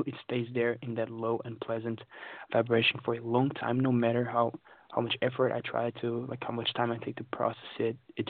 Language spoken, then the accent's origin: English; Portugal; now in London, United Kingdom; I come from Portugal, but I'm in London right now.